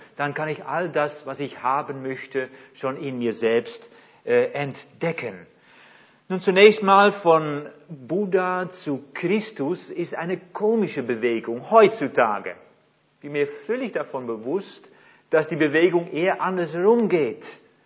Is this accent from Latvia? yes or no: no; Netherlands; German is a second language; now in Germany; Ich bin Holländer, wohne aber schon gut 10 Jahren zusammen mit meiner Frau hier in Deutschland.